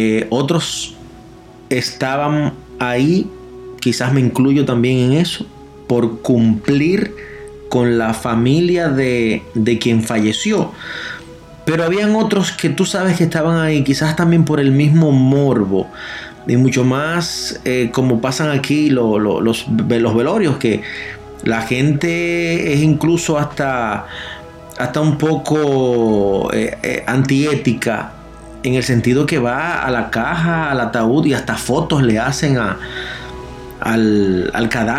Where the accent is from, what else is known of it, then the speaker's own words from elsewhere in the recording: Azua, Dominican Republic; yo nací en Asua y me crié gran parte de mi vida en Asua